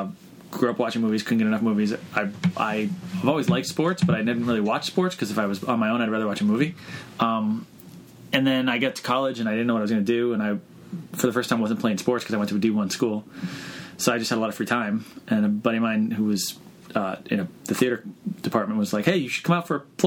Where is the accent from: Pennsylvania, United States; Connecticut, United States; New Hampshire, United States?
Connecticut, United States; I grew up in Connecticut.